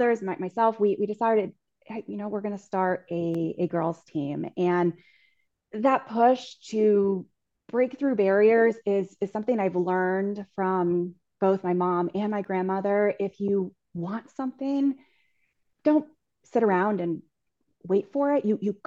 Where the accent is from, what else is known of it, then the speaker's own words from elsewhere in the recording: Fairfield, Connecticut, United States; so I grew up in Fairfield, Connecticut, back in the 90s.